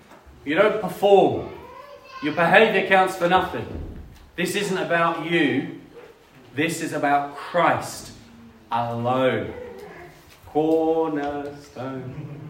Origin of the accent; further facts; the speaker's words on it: East of England, United Kingdom; I come from Norfolk, Norwich City